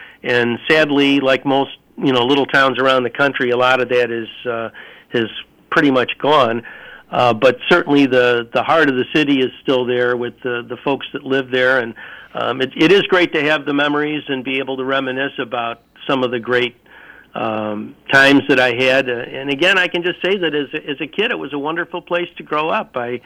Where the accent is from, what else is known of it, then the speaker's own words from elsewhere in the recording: Lockport, New York, United States; I was born in Lockport and lived there for the lion's share of my life, and never once have I ridden a boat on the canal.